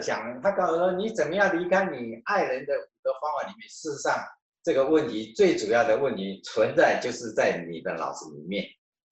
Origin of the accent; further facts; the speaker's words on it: Taiwan; 我们从台湾来的